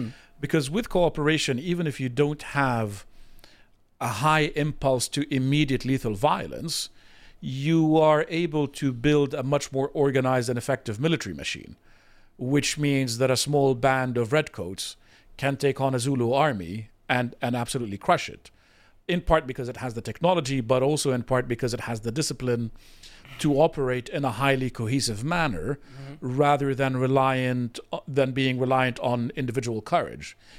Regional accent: Lebanon; I'm from Lebanon

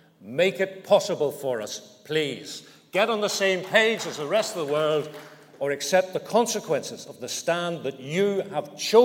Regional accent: Northern Ireland, United Kingdom; I'm a unionist leader, but I'm not an orange man. And in one very specific regard, I'm actually as Irish as Katrina Ruan.

